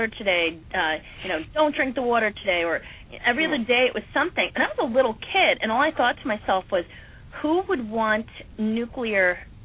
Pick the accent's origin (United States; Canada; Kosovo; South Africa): United States; New York; I remember just growing up in the Catskills